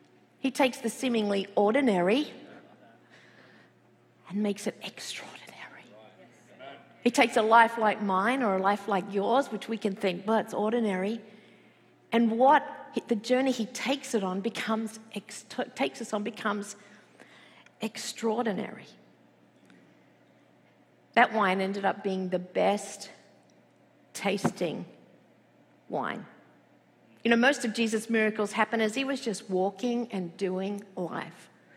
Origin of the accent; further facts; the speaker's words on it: Australia; accent: Australian; now in United States; and I have an Australian accent.